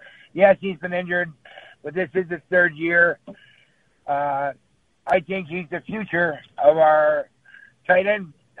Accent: Bronx, New York, United States; Well, I was born and raised in the Bronx, and I'm not a big Aaron Judge fan.

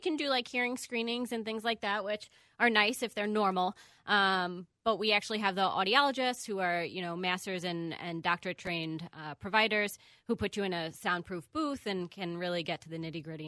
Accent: New York, United States; now in Minneapolis, United States; So I am originally from New York, Long Island, and I went to college at the University of Miami in Florida

